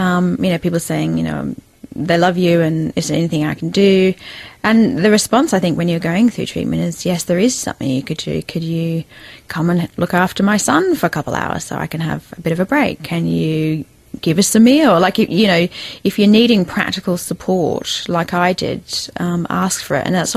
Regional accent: Wales, United Kingdom; She's in Wales. I'm Welsh.

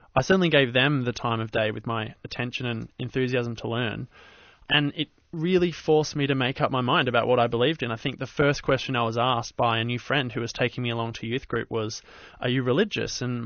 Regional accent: Australia; growing up in Australia, which is a relatively secular country, I was raised also in a pretty irreligious household

